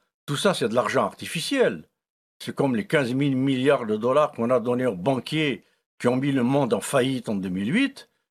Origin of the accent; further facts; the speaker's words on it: Algeria; born there; je suis né en Algérie en 1944